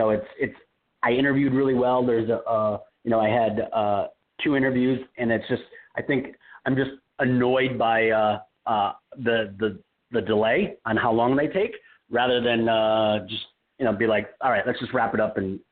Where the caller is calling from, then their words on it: Nevada, United States; I'm in Nevada.